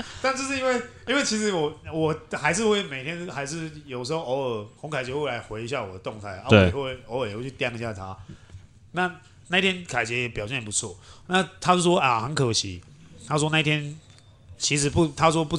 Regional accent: Taiwan

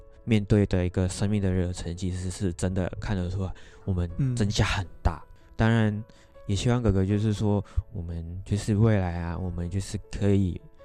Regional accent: Malaysia; now in Taiwan; 我来自马来西亚

